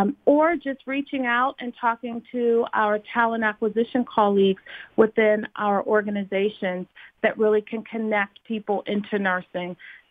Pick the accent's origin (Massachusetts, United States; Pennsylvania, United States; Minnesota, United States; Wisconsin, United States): Pennsylvania, United States; Penn Hills; In Pin Hill.